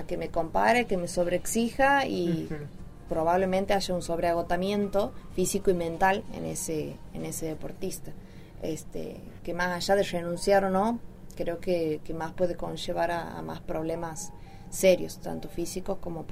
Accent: Argentina; como argentina, como fan del fútbol

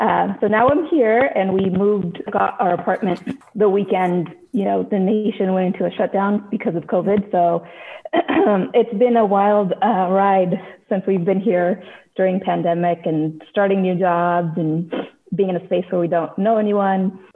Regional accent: Bakersfield, California, United States; Yes. Well, Bakersfield, I don't know if everyone considers that SoCal, but central SoCal.

